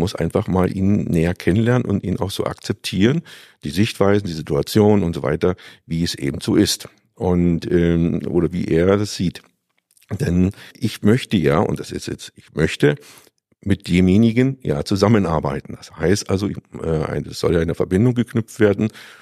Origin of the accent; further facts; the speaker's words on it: Saxony, Germany; born there; ich bin ja ursprünglich hier in Sachsen geboren.